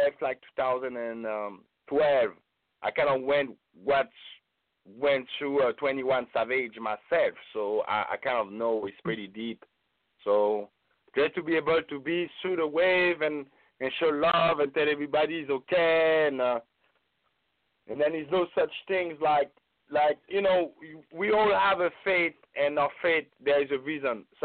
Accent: France; I'm a mixed breed myself. So being born and raised in France

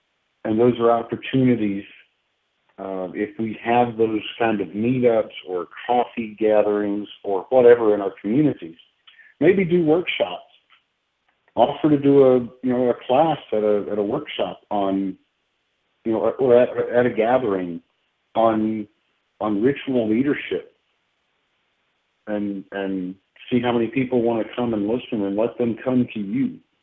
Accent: Chattanooga, Tennessee, United States; And I grew up in Chattanooga.

